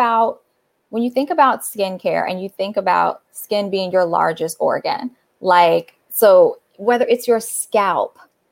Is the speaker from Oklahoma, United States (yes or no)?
no; Chicago, Illinois, United States; But Angela is from Chicago. I'm from Chicago.